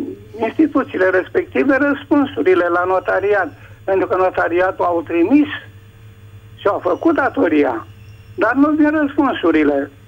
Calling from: Bucharest, Romania; din București

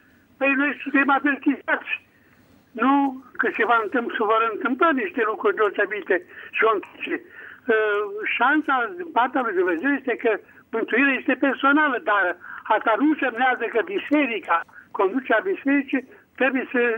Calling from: Bucharest, Romania; din București.

